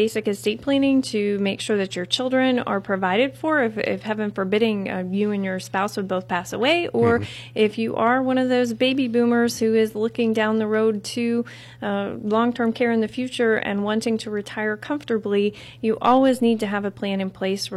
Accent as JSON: {"language": "English", "town": "Renfrew", "region": "Pennsylvania", "country": "United States", "tie": "born or raised there", "said": "I grew up in Renfrew, went to Butler High School, and I've been practicing here in the Butler area for the last 6 years."}